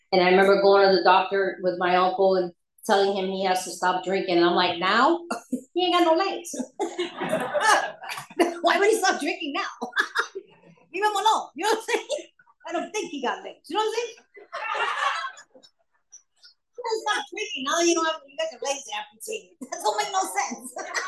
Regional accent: New York, United States; also born or lived in Puerto Rico; I'm Puerto Rican from New York. I grew up half the year in Puerto Rico and half the year in the island of New York.

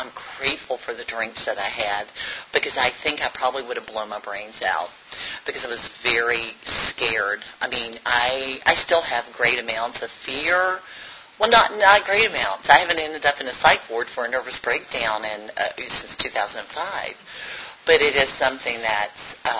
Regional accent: Owensboro, Kentucky, United States; accent: Kentucky; that twang you hear is a Kentucky accent. I grew up in Owensboro, Kentucky

